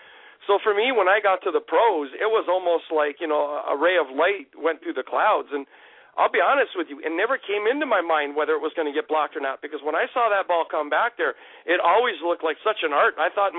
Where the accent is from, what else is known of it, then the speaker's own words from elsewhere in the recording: Canada; born there; I'm a dual citizen. I was born in Canada, but I'm a dual citizen of both Canada and U.S. My mom's American. She was born on the U.S. side, so I have my citizenship.